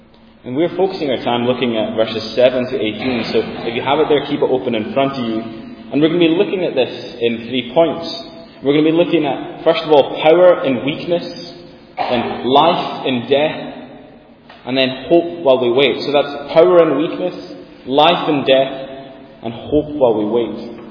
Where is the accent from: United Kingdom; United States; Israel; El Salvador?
United Kingdom; Sandwich, Scotland; I'm from Lewis, I'm from Sandwich, and this was my church before I went away to study.